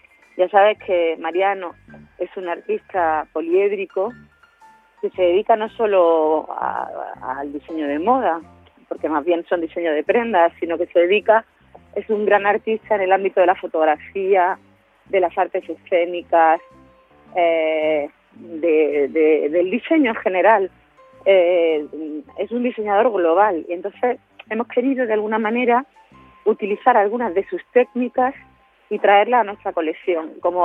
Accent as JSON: {"language": "Spanish", "town": "Granada", "region": "Andalusia", "country": "Spain", "said": "nosotros siendo granadinos, de hecho yo nací el mismo día que Fortuny, del mismo mes, del mismo año, justo un siglo después"}